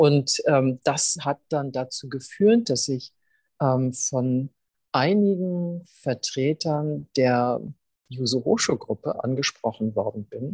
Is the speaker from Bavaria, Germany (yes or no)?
no; Schleswig-Holstein, Germany; Ich bin ja in Schleswig-Holstein aufgewachsen.